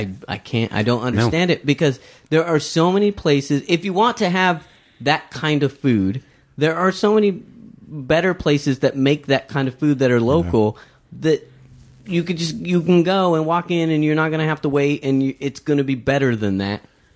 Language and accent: English; Kingsburg, California, United States; now in Fresno, United States; Because I'm from Kingsburg, you know